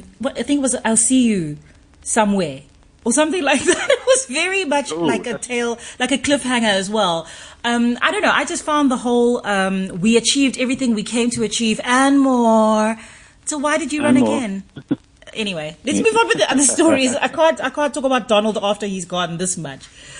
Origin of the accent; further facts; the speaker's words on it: United Kingdom; That's actually quite special, particularly as a British person.